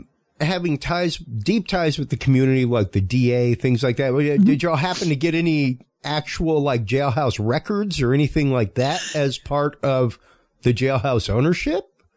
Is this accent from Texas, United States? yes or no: yes; Houston, Texas, United States; I'm from Houston.